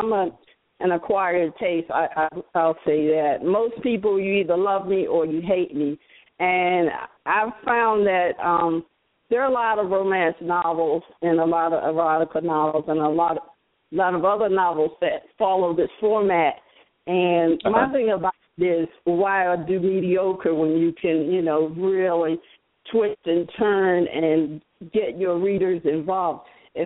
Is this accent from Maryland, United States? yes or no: yes; Maryland, United States; also born or lived in North Carolina; Actually, I'm a Southern girl. I was born in North Carolina. And I actually was raised in the Washington metropolitan area, actually PG County, Maryland.